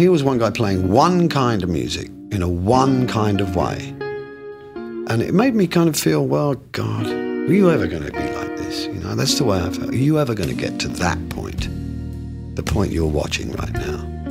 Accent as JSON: {"language": "English", "region": "England", "country": "United Kingdom", "lives_now": "United States", "said": "for me, I come from England, so my music is really an adopted music from another country."}